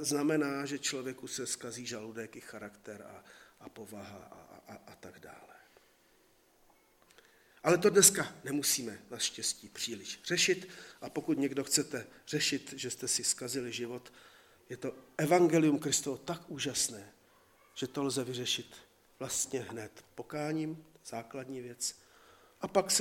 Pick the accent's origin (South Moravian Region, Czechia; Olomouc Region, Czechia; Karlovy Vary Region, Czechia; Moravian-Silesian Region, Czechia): South Moravian Region, Czechia; Brno; Když jsme my mládežníci z Brna jezdili na puťáky do hor, do Rumunska a všude možně